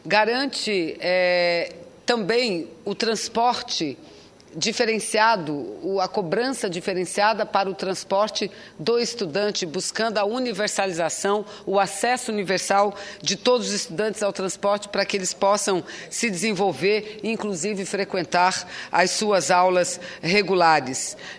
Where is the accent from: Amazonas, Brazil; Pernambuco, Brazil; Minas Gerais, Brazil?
Amazonas, Brazil; nós, senador Lindbergh, que somos do estado do Amazonas, um estado que tem um modelo econômico dependente do governo federal, que é a Zona Franca de Manaus, baseado em incentivos fiscais.